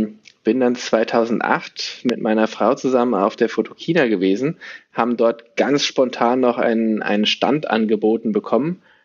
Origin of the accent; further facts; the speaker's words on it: East Africa, Tanzania; Ich bin in Tansania, in Ostafrika aufgewachsen, bin halb Deutsch, halb Grieche und bin viel um die Welt gereist.